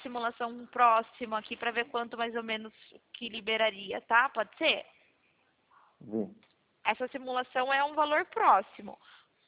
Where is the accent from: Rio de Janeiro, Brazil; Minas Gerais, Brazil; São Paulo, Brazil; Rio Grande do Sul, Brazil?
São Paulo, Brazil; Sorocaba; Eu sou aqui de Sorocaba.